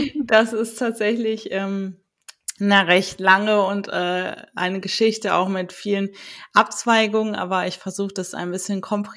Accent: North Rhine-Westphalia, Germany; moved away as an adult; weil ich für den Master aus meinem Heimatbundesland Nordrhein-Westfalen halt ans Meer schon gezogen bin, an die Ostsee, nach Schleswig-Holstein

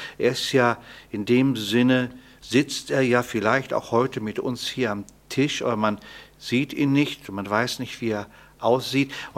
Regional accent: Paderborn, North Rhine-Westphalia, Germany; weil ich komme ja aus Paderborn

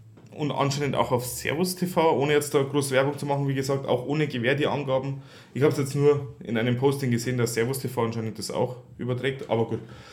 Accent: Bavaria, Germany; als Bayer

